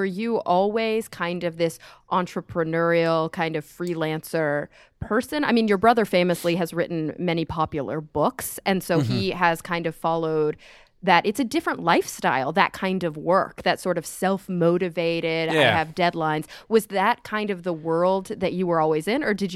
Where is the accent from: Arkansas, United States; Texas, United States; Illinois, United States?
Texas, United States; See, I'm from Texas, and you said agar, and I said agar.